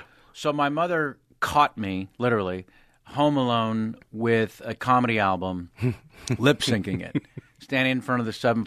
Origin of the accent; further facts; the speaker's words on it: California, United States; Southern California, because I'm from Northern California.